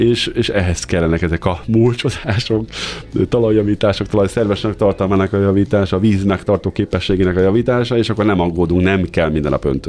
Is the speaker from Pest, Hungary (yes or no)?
yes; Cegléd, Pest, Hungary; én itt ceglédi vagyok, mert a gyerekkoromban is azért meleg volt